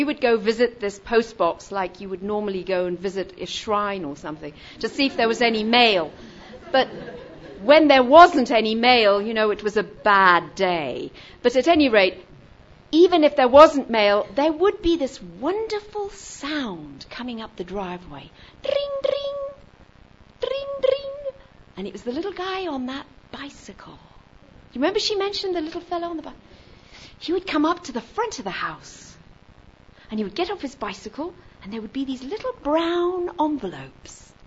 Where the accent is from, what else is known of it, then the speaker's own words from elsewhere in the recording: Kampala, Central Region, Uganda; this house where I was growing up in Kampala, and the address was number 3, Kitante Road.